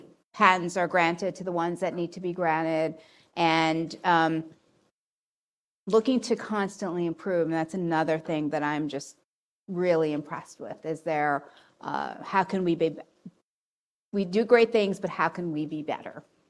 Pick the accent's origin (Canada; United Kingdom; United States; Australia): Canada; born there; Unfortunately, I was not a U.S. citizen. I was born in Canada.